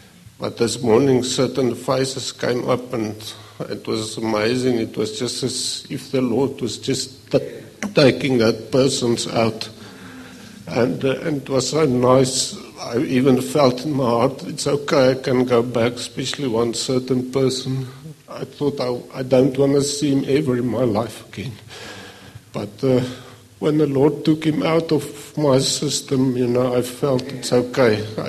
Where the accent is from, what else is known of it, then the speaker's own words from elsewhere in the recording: South Africa; now in New Zealand; I'm from South Africa, that's why I speak so strange. I've been here 4 years now in New Zealand